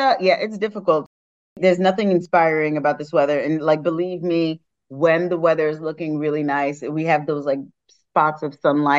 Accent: New York, United States; I mean, we're from New York, so we're used to seasons, like you said.

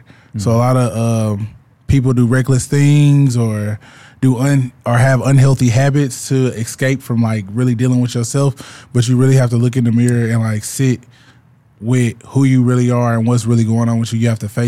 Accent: Little Rock, Arkansas, United States; now in Dallas, United States; I'm from Little Rock, Arkansas, originally.

